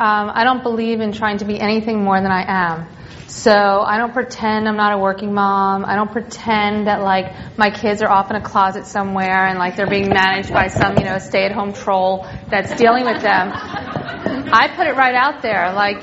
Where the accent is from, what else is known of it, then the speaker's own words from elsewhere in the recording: New York, United States; I come from New York, so maybe there's more of that there.